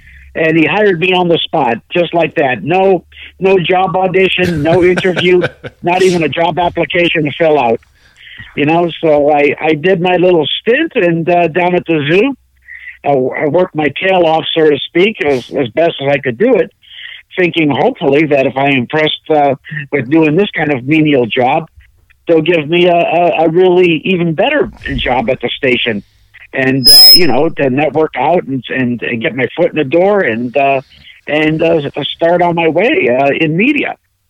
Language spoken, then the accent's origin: English; London, Ontario, Canada; Growing up in London, Ontario, Canada, I was easygoing kid.